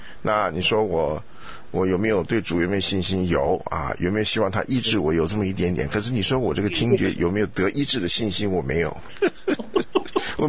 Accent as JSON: {"language": "Chinese", "country": "Taiwan", "tie": "born or raised there", "said": "像我在台湾长大就有这种情形啊"}